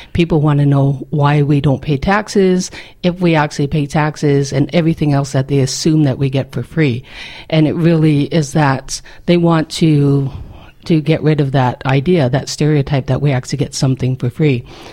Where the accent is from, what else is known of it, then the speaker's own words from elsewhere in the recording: West Coast, Canada; Everyone thinks, I'm from the West Coast, so we have very unique culture, and everybody thinks, you know, we're all, you know, Plains Indians, and we wander across the plains.